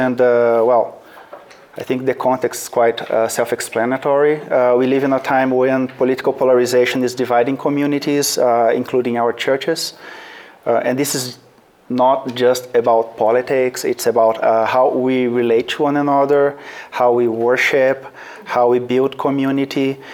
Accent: Brazil; So I'm originally from Brazil.

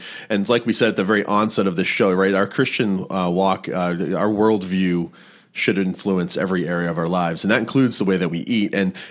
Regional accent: Plymouth, Massachusetts, United States; I grew up on the East Coast. I grew up in Plymouth, Massachusetts, and it's a coastal town.

